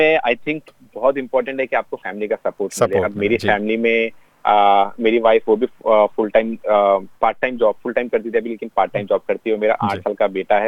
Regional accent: India; now in Australia; मैं इंडिया से हूँ, मैंने अपना पूरा मोस्ट ऑफ द टाइम मैंने इंडिया में बिताया

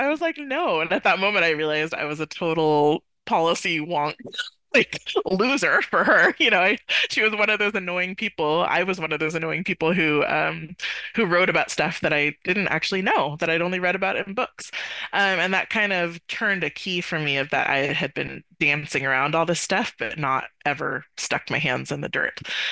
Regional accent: Palo Alto, California, United States; I was born here in the Bay Area in Palo Alto, and grew up with my mom and dad and younger brother, and in many ways had a very, very typical suburban California childhood.

